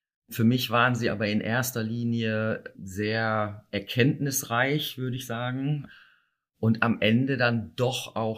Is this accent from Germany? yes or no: yes; North Rhine-Westphalia, Germany; now in Hamburg, Germany; Ja, ich lebe in Hamburg seit knapp 30 Jahren. Ich komme eigentlich aus dem Ruhrgebiet.